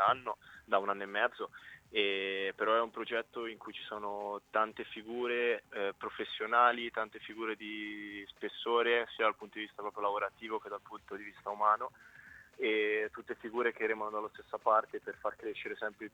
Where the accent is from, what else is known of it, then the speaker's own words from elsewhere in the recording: Ancona, Marche, Italy; io sono nato in Ancona, vivo a 10 minuti dal Dorico, quindi sono proprio di qua